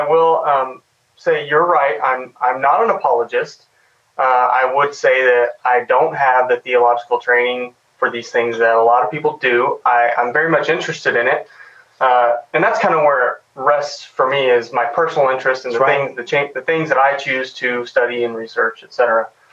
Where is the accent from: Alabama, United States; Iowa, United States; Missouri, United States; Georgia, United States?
Missouri, United States; Buffalo; I'm from Buffalo, Missouri.